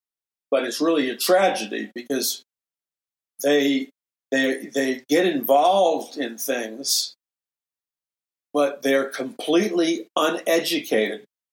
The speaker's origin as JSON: {"language": "English", "town": "New York City", "region": "New York", "country": "United States", "tie": "born or raised there", "said": "I talk about my own personal experiences growing up in New York City, starting at age 13 years old"}